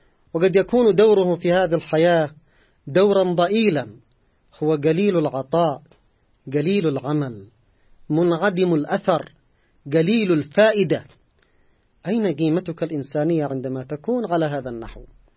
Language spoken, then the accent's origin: Arabic; Yemen; نحن كشعب يمني